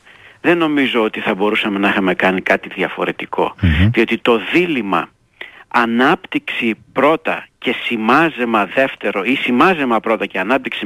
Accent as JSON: {"language": "Greek", "country": "Greece", "said": "ούτε νομίζω μας συμφέρει εμάς ως Έλληνες να ανακοινούμε αυτή την κουβέντα"}